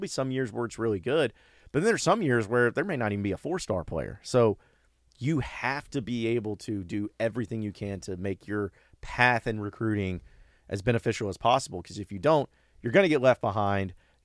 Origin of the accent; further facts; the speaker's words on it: Fayetteville, Arkansas, United States; And I'm from Northwest Arkansas. I'm from Fayetteville. And so I've always been someone who has that thought that the games need to stay there.